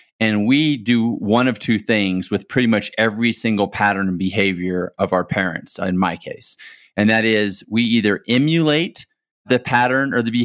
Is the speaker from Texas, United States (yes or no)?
yes; Texas, United States; You know, I grew up in Texas, and you know, I think anyone who grows up in Texas that leaves